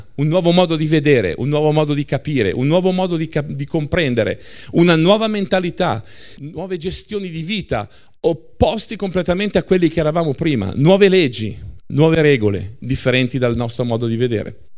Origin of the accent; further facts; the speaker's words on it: Lombardy, Italy; Un attrito tra, ma scusa, io che sono lombardo vado giù e c'è tutta un'altra cosa.